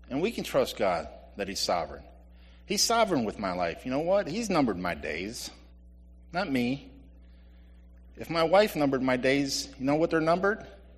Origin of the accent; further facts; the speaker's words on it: Ireland; Then as an Irishman, as a Christian, I get a little bit angry.